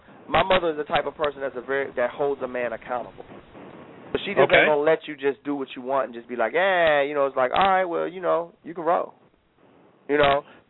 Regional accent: Detroit, Michigan, United States; Me growing up in Detroit

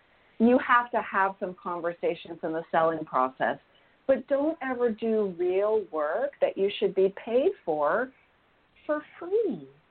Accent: California, United States; now in San Diego, United States; I'm a Silicon kid. I grew up in Silicon Valley.

